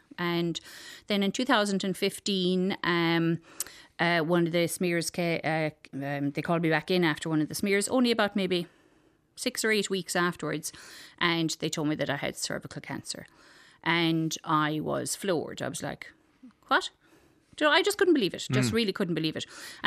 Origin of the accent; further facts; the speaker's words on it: Cadorglan, Munster, Ireland; Cadorglan, County Kerry.